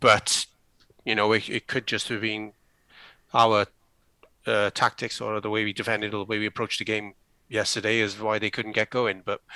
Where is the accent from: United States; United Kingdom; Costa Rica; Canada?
United Kingdom; Wales; as we know as Welsh fans, is around the corner